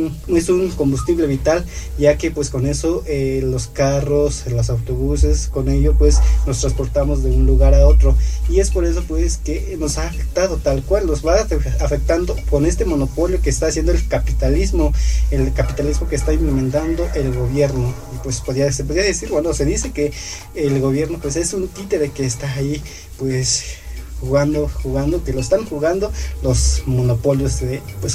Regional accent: San Miguel Tzinacapan, Puebla, Mexico; vengo de San Miguel Sinacapa, del municipio de Cuetzalan, de la Sierra Norte de Puebla, del estado de Puebla.

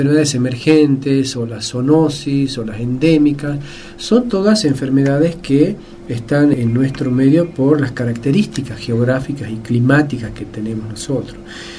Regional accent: Argentina; Entonces, que aparte somos argentinos también, lo que aprendemos de Capital.

